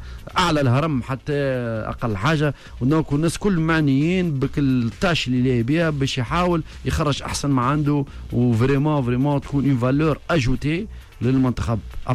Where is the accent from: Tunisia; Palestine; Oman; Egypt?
Tunisia; ونشوفوا المدربين الكبار اللي عندنا في تونس